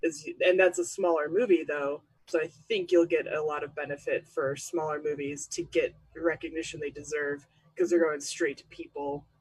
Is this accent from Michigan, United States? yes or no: yes; Michigan, United States; used to be afraid of sharks in Lake Michigan, because we're from Michigan, and that's a big lake